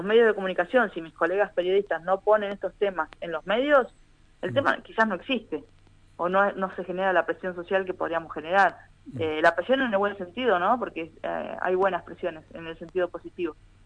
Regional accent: Argentina

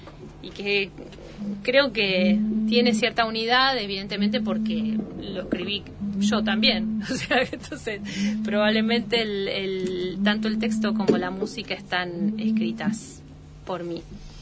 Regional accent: Trelew, Chubut, Argentina; born there; now in Neuquén, Argentina; yo soy patagónica, digamos, llegué en el 94 a Neuquén, pero nací en Trelew, provincia de Chubut, y toda mi familia es chubutense.

